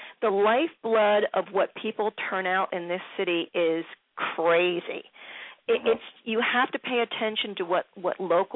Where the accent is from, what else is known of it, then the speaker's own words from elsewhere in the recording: Philadelphia, Pennsylvania, United States; I grew up in Philly, so there was a lot of doo-wop and the sound of Philadelphia.